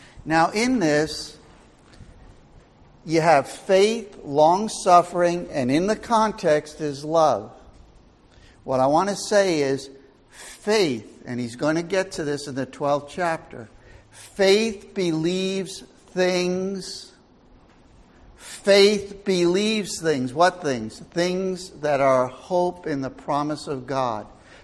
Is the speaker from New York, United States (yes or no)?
yes; New York City, New York, United States; also born or lived in Long Island; I grew up in New York City. I mean, in New York City. I grew up, I was in Queens and I was in Brooklyn. That's where I grew up as a youngin'.